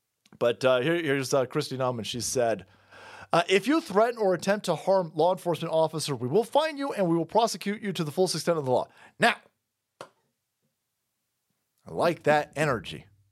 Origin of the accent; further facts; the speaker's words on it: Canada; As a Canadian, I know that there are many MAGA supporters. Unfortunately, we're in southern Ontario